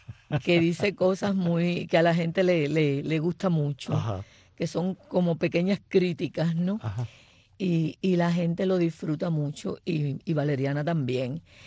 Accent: Santiago de Cuba, Cuba; Santiago de Cuba. Vivía en un reparto que entonces se llamaba Reparto Sueño.

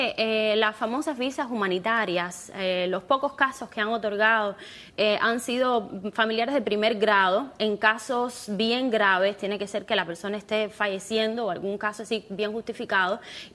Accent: Cuba; now in United States; Somos entre 13.000 y 14.000 cubanos, profesionales de la salud

